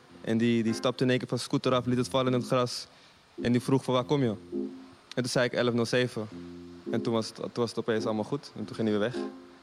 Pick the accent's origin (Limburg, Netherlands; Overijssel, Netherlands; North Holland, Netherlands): North Holland, Netherlands; 11-07 is de plek waar ik ben geboren, opgegroeid. Momenteel niet meer woon, maar nog steeds wel mijn moeder. En dat is gewoon... dat is mijn postcodegebied.